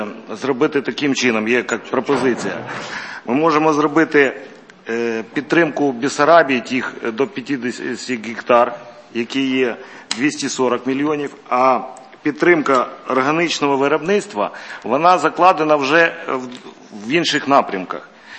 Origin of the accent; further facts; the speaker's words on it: Odesa Oblast, Ukraine; я хочу приєднатися до своїх колег з Одещини. Я теж з Одещини.